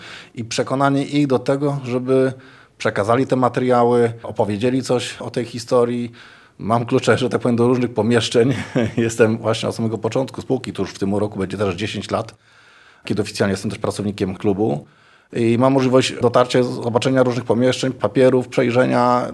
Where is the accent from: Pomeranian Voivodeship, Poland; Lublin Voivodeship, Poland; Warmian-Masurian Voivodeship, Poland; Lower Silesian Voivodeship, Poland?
Lower Silesian Voivodeship, Poland; Legnica; Ja jestem stąd, jestem z Legnicy